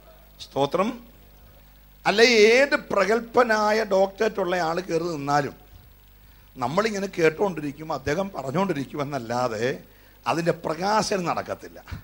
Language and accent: Malayalam; Vechoochira, Kerala, India; born there; ഞങ്ങളുടെ വെച്ചുച്ചിറ എന്നൊരു കൊച്ചു ഗ്രാമത്തിലാണ് ഞാനും പി ജി മാൻസാറൊക്കെ ജനിച്ചത്. വലിയ പേരുള്ള പട്ടണമൊന്നുമല്ല, ഇപ്പോഴും വലിയ വികസനമൊന്നും ഇല്ലാത്ത ഒരു പട്ടണമാണ്.